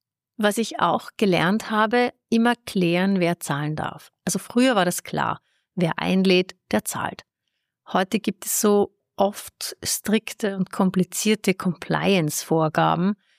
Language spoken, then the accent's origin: German; Vienna, Austria; Ich starte mit dem Business Lunch in Wien, meiner Heimat